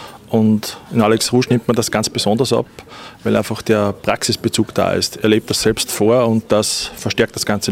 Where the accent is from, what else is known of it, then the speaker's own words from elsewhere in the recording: Austria; ich komme aus Sachsen, Österreich.